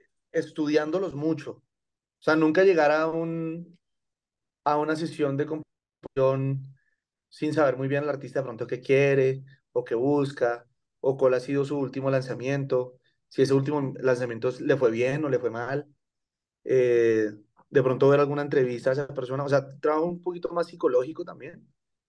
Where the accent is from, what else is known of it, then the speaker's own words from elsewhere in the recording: Colombia; now in Mexico; Pues no es fácil llegar como colombiano a un país donde uno juega no como local, sino como visitante